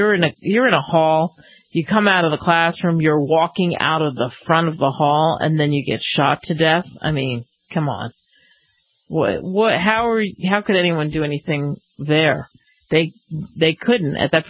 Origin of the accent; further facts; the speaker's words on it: Philadelphia, Pennsylvania, United States; Remember, I am from Philadelphia, the land of the cheesesteak.